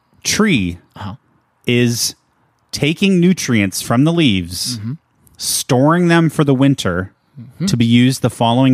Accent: Pinehurst, North Carolina, United States; I grew up in the Sand Hills region of North Carolina.

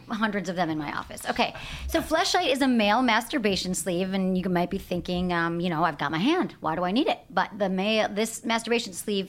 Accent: Michigan, United States; And again, I grew up in Michigan. All my friends in Michigan are married.

